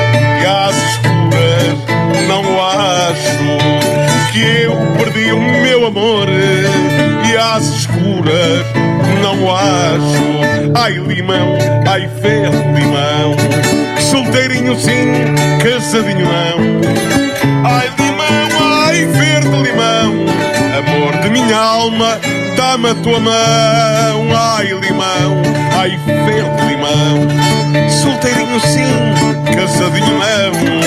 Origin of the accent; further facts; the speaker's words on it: Braga, Portugal; Eu sou um minhoto e, como tal, transporto na alma a alegria que o Minho tem. É verdade. Sou de Braga. Eu sou de Braga. Minho, claro. Tenho muito orgulho nisso.